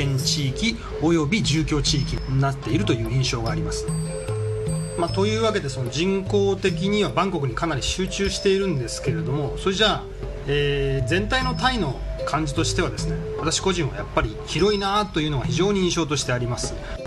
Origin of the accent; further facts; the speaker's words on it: Tokushima, Japan; 我が地元徳島もこの週末は阿波踊りがあるみたいですので、